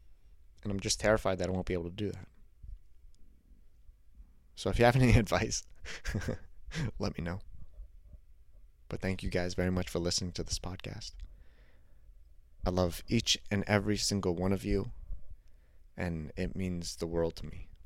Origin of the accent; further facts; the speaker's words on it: Canada; I'm Canadian.